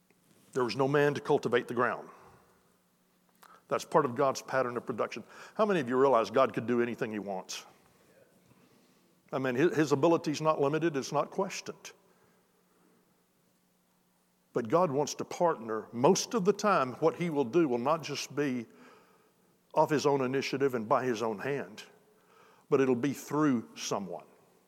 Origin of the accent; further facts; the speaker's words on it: Texas, United States; I'm a Texan. I mean, I'm a Texan at heart, Texan by birth, Texan, you know.